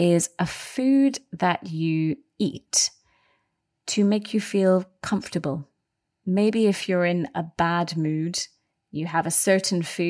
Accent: Scotland, United Kingdom; There isn't even any kind of regional difference, as we are both from Scotland and we say different things.

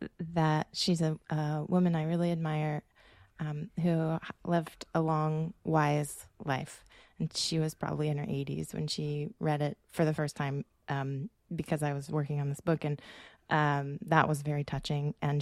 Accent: Florida, United States; now in Australia; I grew up in Florida, I'm a white settler from the United States. I live in Australia now on Wurundjeri and Drake country, where I'm grateful to live.

